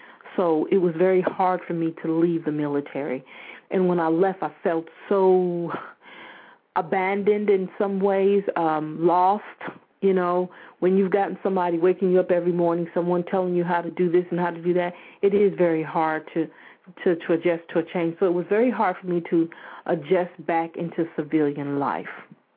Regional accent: Albany, New York, United States; also born or lived in Michigan; We were raised in Albany, New York. We moved from New York to Michigan, and then we moved here to my mom's birthplace.

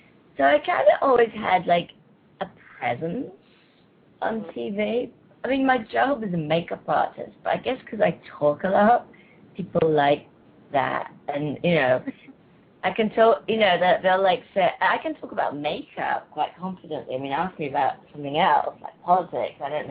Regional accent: England, United Kingdom; now in New York City, United States; I'm based in New York City, but I'm from England.

